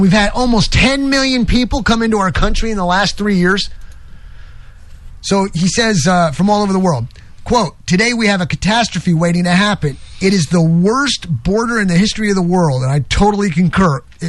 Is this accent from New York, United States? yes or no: yes; New York, United States; I don't like to mention this very often, but I'll tell you right now, I'm originally from New York.